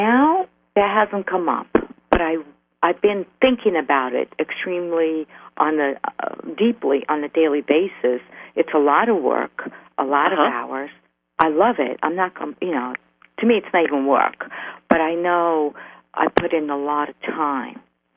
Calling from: New Jersey, United States; New Jersey.

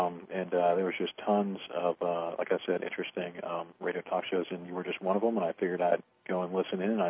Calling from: Florida, United States; I'm calling from Florida.

